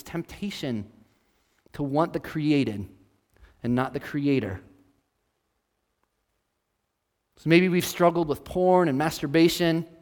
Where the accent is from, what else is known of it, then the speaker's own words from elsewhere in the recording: Washington, United States; Maybe it's because I'm from Washington State, but I thought of Mount St. Helens.